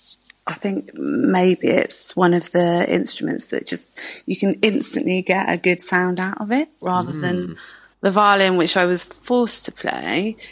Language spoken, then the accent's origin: English; Bristol, South West England, United Kingdom; also born or lived in London; now in Birmingham, United Kingdom; I'm from Bristol and lived in London for a long time, and then more recently moved up to Birmingham.